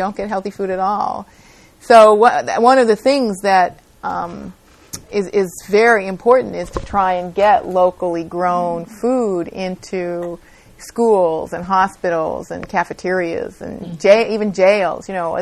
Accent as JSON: {"language": "English", "region": "California", "country": "United States", "tie": "born or raised there", "said": "seeing and growing up in California and seeing how California is changing and getting more and more crowded"}